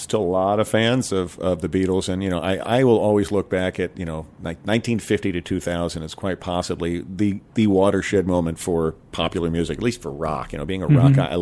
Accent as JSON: {"language": "English", "region": "Vermont", "country": "United States", "tie": "born or raised there", "said": "A band my wife just turned me on to recently from my home state of Vermont"}